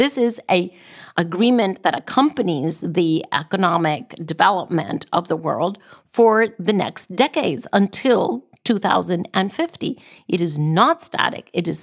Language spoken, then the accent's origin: English; Costa Rica; So even in Costa Rica, my home country, 2015 plus 5 is 2020.